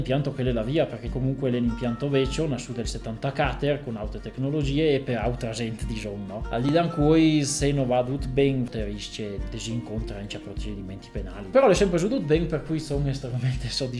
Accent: Arabba, Veneto, Italy; sono da Reba

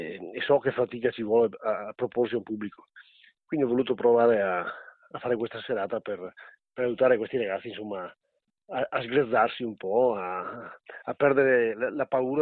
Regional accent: Agordo, Veneto, Italy; Io sono di Agordo, io ho detto, ma proprio di Agordo? No, di Viamonte.

